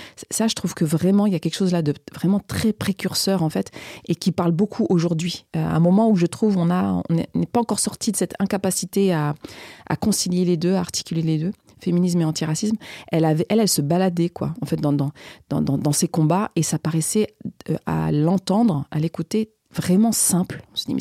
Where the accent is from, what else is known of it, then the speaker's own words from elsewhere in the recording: France; puisque moi, j'ai grandi en France, hein, moi, je n'ai pas grandi en Afrique.